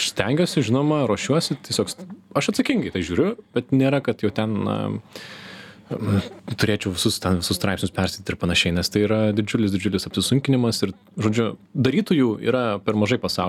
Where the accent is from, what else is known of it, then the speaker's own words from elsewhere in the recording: Lekėčiai, Marijampolė County, Lithuania; Aš augau Lekėčių miestelėje, o baigiau gimnaziją Šakiuose